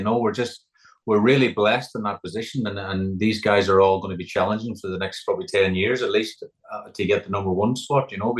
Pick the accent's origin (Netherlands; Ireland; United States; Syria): Ireland; Ulster; I growing up in Donegal